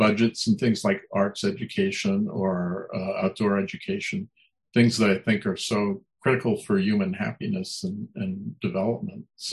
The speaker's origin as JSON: {"language": "English", "region": "New York", "country": "United States", "tie": "born or raised there", "said": "so I grew up in New York, but I was always nature boy, and I always loved to get out of the city."}